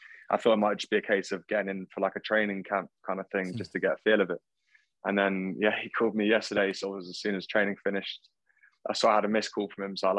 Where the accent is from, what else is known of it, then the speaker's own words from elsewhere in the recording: Bristol, South West England, United Kingdom; now in London, United Kingdom; So I went to school in London. I moved from Bristol. I went to school in London and joined up with Saracens